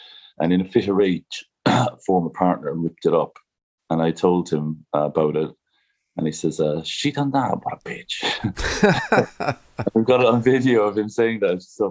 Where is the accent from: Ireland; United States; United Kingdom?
Ireland; Cork, Munster; No, well, I don't know if you know, but I'm from Cork. I'm actually starting to look a bit like the other famous person from Cork, Roy Keane